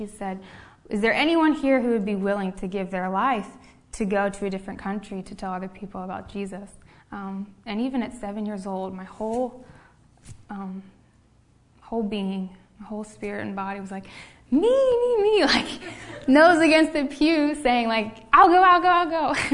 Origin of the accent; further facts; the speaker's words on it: Washington, Pennsylvania, United States; I grew up in Washington, Pennsylvania, so just down the way about an hour. I grew up in a CMA church like this one, Washington Christian Missionary Alliance.